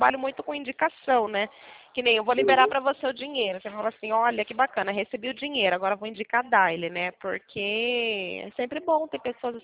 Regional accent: Sorocaba, São Paulo, Brazil; Sou daqui de Sorocaba, mas eu atendo o Brasil todo.

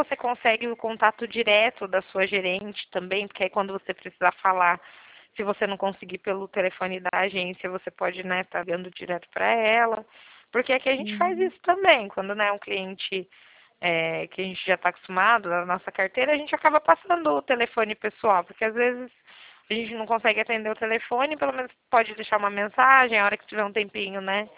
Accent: São Paulo, Brazil; Eu sou de São Paulo e atendo aí.

